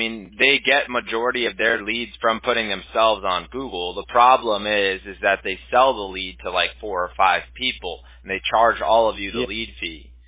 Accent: Los Angeles, California, United States; I grew up in Los Angeles, and yeah, I grew up a huge Kobe Bryant fan

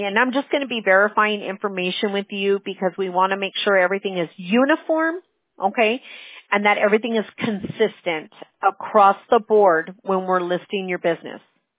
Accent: California, United States; I'm from Southern California, but not from the South.

